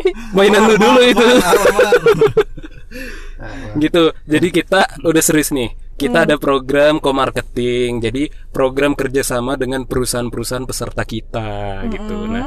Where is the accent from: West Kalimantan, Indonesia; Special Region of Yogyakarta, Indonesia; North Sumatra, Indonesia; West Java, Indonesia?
North Sumatra, Indonesia; Medan; karena gue kan orang Medan jadi suaranya kenceng.